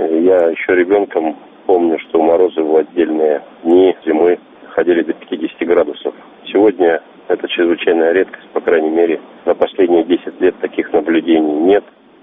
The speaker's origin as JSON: {"language": "Russian", "region": "Siberia", "country": "Russia", "tie": "born or raised there", "said": "я родился в Сибири и прожил там большую часть своей жизни."}